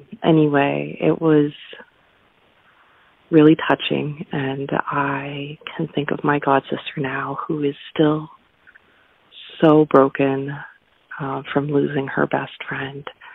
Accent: London, Ontario, Canada; I grew up in London, Ontario.

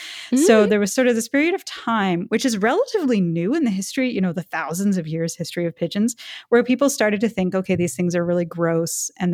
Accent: Canada; I'm Canadian.

